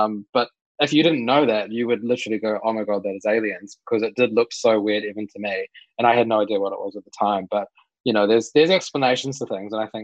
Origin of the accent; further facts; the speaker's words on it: Bluff, Southland, New Zealand; I always tell people I'm from Awarua. I go, where the hell is that? It's Bluff.